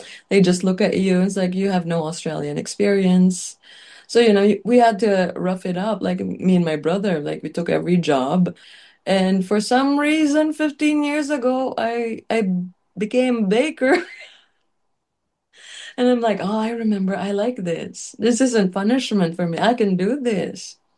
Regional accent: Jaro, Western Visayas, Philippines; We grew up in Haro, in Molo area.

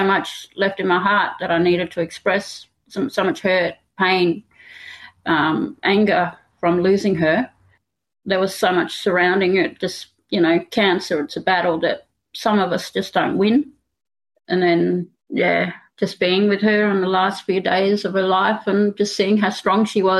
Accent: Roebourne, Western Australia, Australia; I'm in Jubundi and I'm from Roeburn in the Pilbara.

